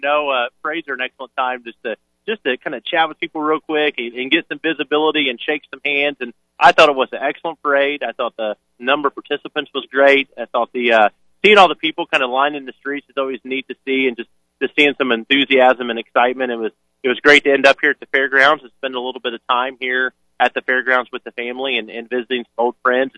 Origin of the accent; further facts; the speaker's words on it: Indiana, United States; Originally grew up in southern Indiana, just outside of Evansville, where I went to high school and grew up.